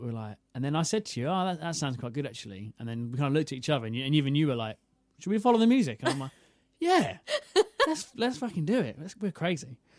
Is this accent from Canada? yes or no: no; England, United Kingdom; And then we said, oh, we're English, blah, blah, blah.